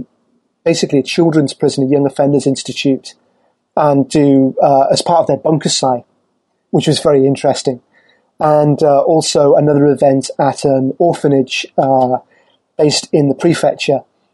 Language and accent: English; Ireland; During that second year in my home country, which is Ireland